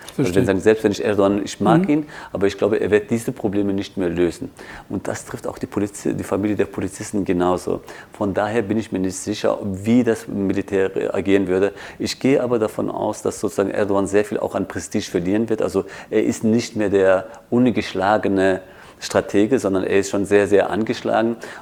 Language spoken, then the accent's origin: German; Tunceli Province, Turkey; Also Kılıçdaroğlu, der übrigens aus meiner Heimatregion kommt, als ein kurdischer Alevite